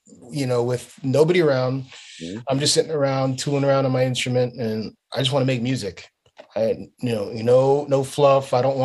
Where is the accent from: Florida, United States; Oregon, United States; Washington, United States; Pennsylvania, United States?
Florida, United States; Miami; now in Charlotte, United States; So I'm, I was born and raised in Miami, and just got here to Charlotte, North Carolina, back in the summer in June.